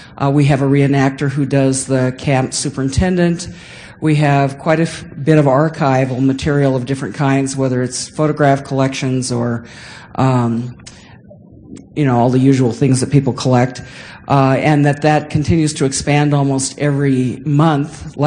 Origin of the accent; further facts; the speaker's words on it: Missoula, Montana, United States; I'm from Missoula, Montana. And Missoula, Montana is between Glacier and Yellowstone Park up there in Montana.